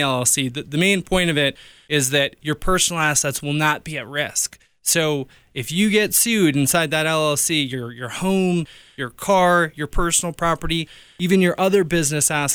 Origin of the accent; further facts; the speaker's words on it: New York, United States; moved away as an adult; now in Colorado, United States; Yeah, so I grew up in New York. I originally came from there, lived there pretty much my entire life, and then decided to move out to Colorado basically in early 2016.